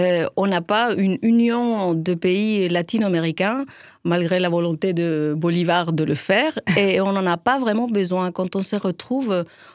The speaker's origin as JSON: {"language": "French", "country": "Chile", "moved": "yes", "said": "Mais je viens du Chili, qui est un pays très, très particulier, un pays très fin, très étroit"}